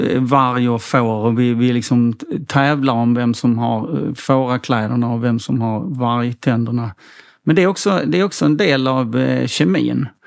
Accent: Helsingborg, Skåne, Sweden; Och jag är från Helsingborg. Det är allt jag kommer ihåg just nu.

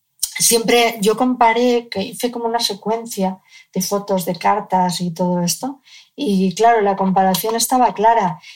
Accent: Cádiz, Andalusia, Spain; De esa foto del 56 al 62, en el que nací yo, donde Vivíamos en Cádiz, yo nací en Cádiz

